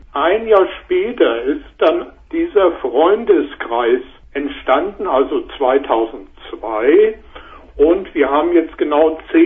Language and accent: German; Hamburg, Germany; ich bin in Hamburg groß geworden.